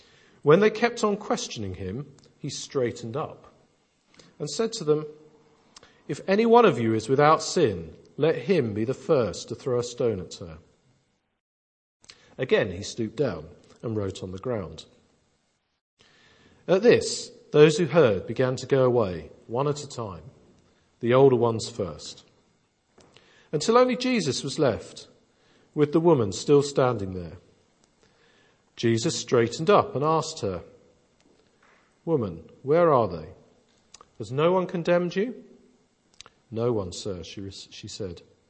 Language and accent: English; East of England, United Kingdom; the kind of the church I grew up in over in Essex